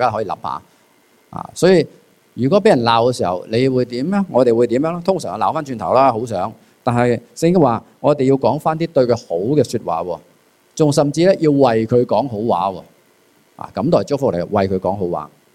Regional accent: Hong Kong; 可能我哋喺香港长大嘅，成日睇武侠小说啊

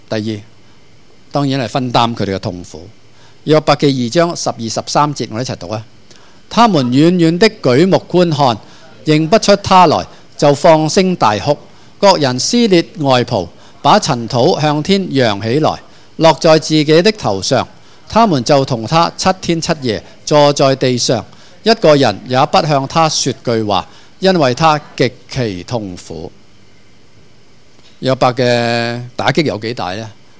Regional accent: Hong Kong; 可能我哋香港人或中国人含蓄啲

